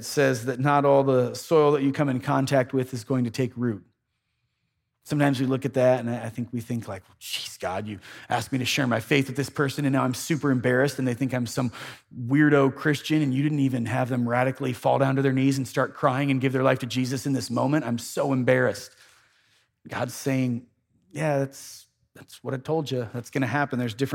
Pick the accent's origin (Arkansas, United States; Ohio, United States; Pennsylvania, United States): Ohio, United States; But I remember growing up in Ohio